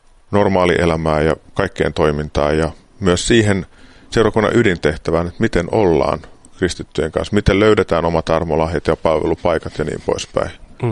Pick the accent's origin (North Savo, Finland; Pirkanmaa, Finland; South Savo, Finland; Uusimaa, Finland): Uusimaa, Finland; Vantaa; Mä synnyin Helsingin maalaiskunnassa, joka tunnetaan nykyisin Vantaan kaupunkina. Ja siellä Mikkolan puiston vieressä oli vuokrattu omakotitalo, niin sinne mut tuotiin Helsingistä jostakin synnytyslaitokselta.